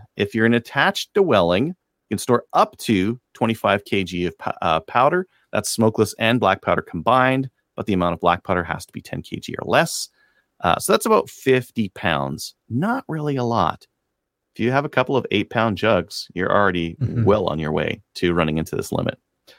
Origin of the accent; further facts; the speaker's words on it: Canada; because I'm Canadian, you know, heck with us.